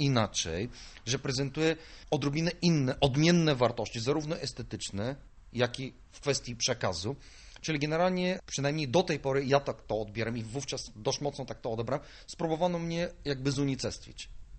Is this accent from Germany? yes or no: no; Bulgaria; Polish is a second language; moved away as an adult; now in Poland; Przyjechałem z Bułgarii, czyli generalnie w pewnym sensie, będąc jeszcze po liceum plastycznym, to jest bardzo dobre liceum, będąc młodym człowiekiem, ale jednak w pewnym sensie już ukształtowanym.